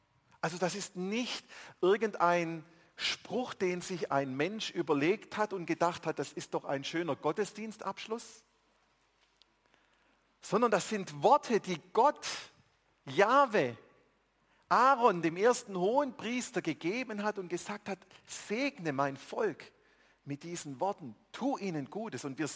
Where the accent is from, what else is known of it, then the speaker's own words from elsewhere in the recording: Baden-Württemberg, Germany; Im Schwabeländle, wo ich herkomme